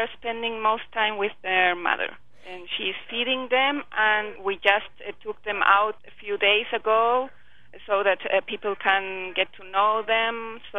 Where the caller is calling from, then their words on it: Santiago, Santiago Metropolitan Region, Chile; We are here speaking from National Zoo of Santiago, Chile, and we are very glad because we have now five tigers born.